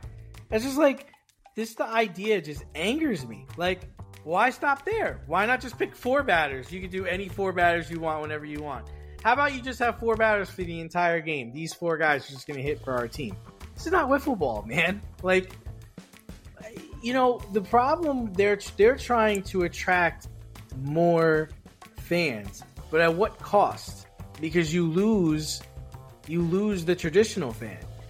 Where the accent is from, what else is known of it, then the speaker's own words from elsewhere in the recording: New York City, New York, United States; You know, when we were kids, you know, growing up in the Bronx, there weren't a lot of places where we could go and play baseball without getting kicked off or run off the field.